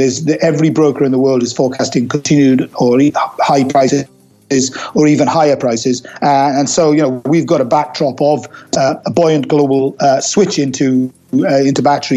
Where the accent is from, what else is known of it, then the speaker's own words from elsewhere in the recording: Wales, United Kingdom; I'm Welsh, and I grew up in South Wales and with family in the coal mining industry.